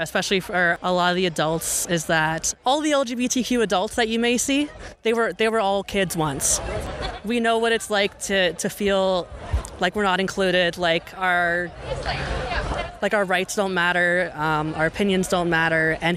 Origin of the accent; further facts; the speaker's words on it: Prince George, British Columbia, Canada; I grew up in Prince George. I went to elementary and high school here in like the 90s and 2000s.